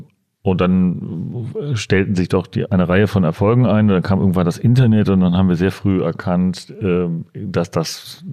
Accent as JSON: {"language": "German", "town": "Dortmund", "region": "North Rhine-Westphalia", "country": "Germany", "said": "dass ich gebürtiger Dortmunder bin"}